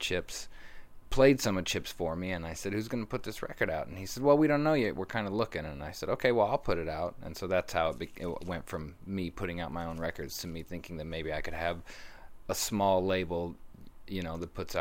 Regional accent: Portland, Oregon, United States; born there; It took me back home to Portland. I was born in Portland, Oregon, and moved back there in 2007.

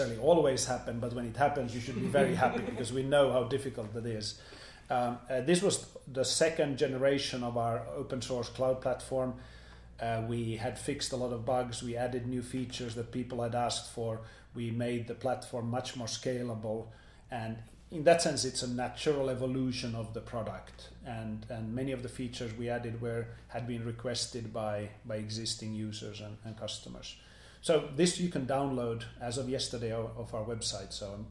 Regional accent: Finland; moved away as an adult; now in United States; I'm originally from Finland, from where I moved to Silicon Valley in 2003 with my family.

